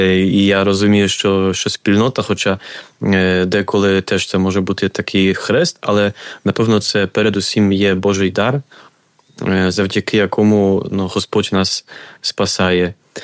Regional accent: Lubliniec, Silesian Voivodeship, Poland; Ukrainian is a second language; moved away as an adult; now in Ukraine; приїхав до України в 2022 році в липні. Я родом з Польщі, з Південної Польщі, з місцевості Люблінець.

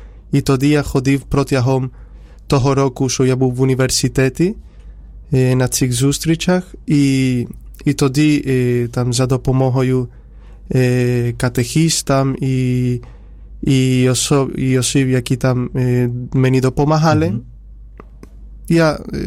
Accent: Córdoba, Andalusia, Spain; Ukrainian is a second language; Я народився в Іспанії. І у місті, яке називається Кордова.

